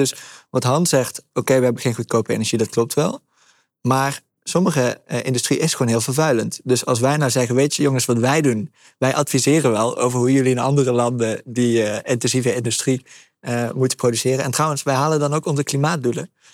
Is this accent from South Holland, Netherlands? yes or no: no; Limburg, Netherlands; Ik kom uit Limburg, dus ik moet wel.